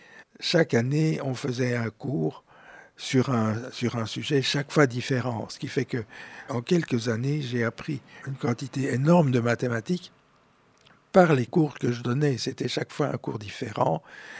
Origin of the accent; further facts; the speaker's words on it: Belgium; moved away; also born or lived in Germany; Je venais de Belgique.